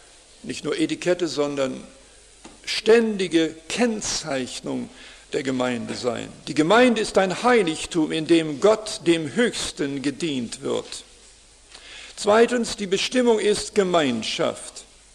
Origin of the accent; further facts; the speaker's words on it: Canada; Bei uns in Kanada konnte man früher, heute wird schon mit anderem Material mal gebaut, aber Holzhäuser konnten ohne weiteres vom Fundament weggenommen werden